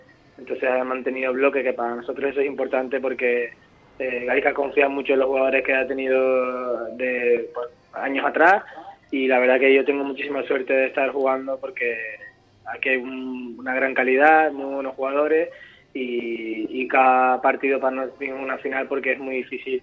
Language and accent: Spanish; Canary Islands, Spain; pues yo vengo de Canarias, imagínate